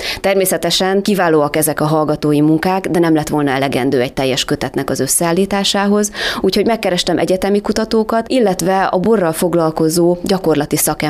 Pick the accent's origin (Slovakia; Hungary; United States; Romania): Hungary; Kiskunhalas, Bács-Kiskun; nagyon erőteljesen kötődöm a szülővárosomhoz